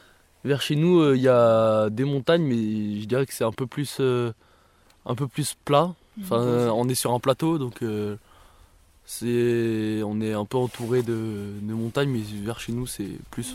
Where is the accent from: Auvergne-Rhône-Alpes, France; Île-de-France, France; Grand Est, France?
Auvergne-Rhône-Alpes, France; Donc, on vient du plateau de Retort dans l'Ain.